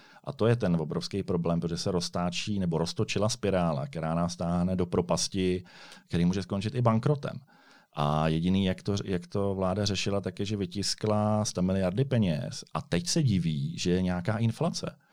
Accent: Karlovy Vary Region, Czechia; Třeba, já jsem z Karlovarského kraje, takže nás tam trápí D6.

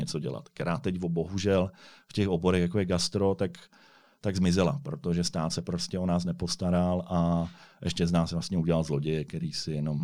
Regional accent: Karlovy Vary Region, Czechia; Třeba, já jsem z Karlovarského kraje, takže nás tam trápí D6.

